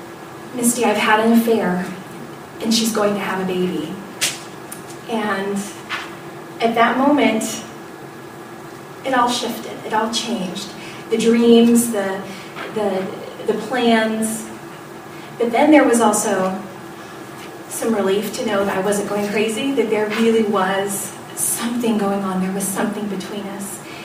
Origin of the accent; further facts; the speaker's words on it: Terre Haute, Indiana, United States; moved away as an adult; also born or lived in Dallas, Texas; quickly we were taken away from Terre Haute, which was my hometown. Tony's job took us to Dallas, Texas, the big city, and stretched us a lot. 20, 21 years old when we moved